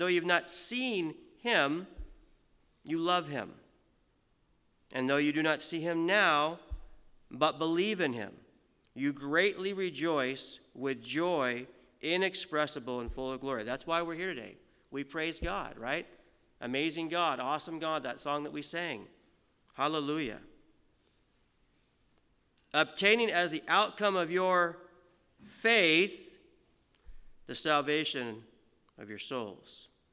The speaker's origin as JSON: {"language": "English", "country": "United States", "moved": "as an adult", "lives_now": "Canada", "said": "I am an American, but I do live here in Canada. I've been here since 2001."}